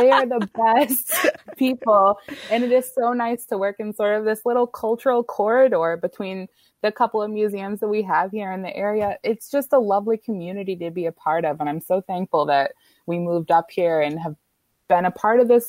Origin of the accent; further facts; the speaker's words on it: Virginia, United States; So I'm not from Wisconsin. I'm from Virginia.